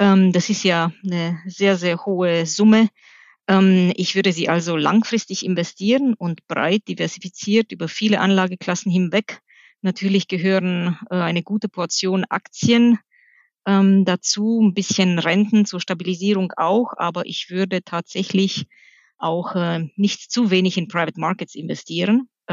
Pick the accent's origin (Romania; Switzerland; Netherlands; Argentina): Romania; moved away as an adult; now in Germany; Und der Name kommt aus Rumänien. Das ist mein Heimatland. Da bin ich geboren und aufgewachsen und habe die ersten 20 Jahre meines Lebens verbracht.